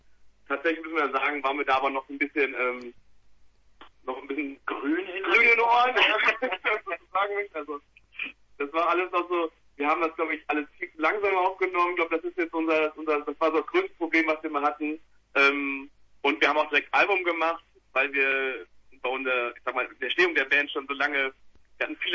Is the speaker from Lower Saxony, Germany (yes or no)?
no; Münster, North Rhine-Westphalia, Germany; Wir kommen eigentlich alle so aus Münster. Ja. Also wir wohnen alle in Münster.